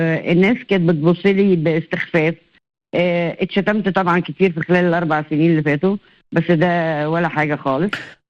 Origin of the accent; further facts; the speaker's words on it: Egypt; يعني احنا كمصريين اتعودنا انه خلاص ندفن